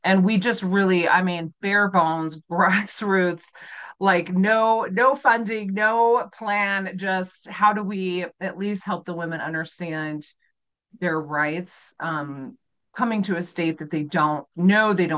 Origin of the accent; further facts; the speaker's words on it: Utah, United States; because I'm born and raised in Utah.